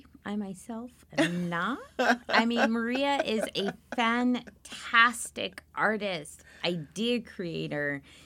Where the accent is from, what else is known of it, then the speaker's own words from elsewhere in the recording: England, United Kingdom; although growing up in England, drinking tea, having high tea and whatnot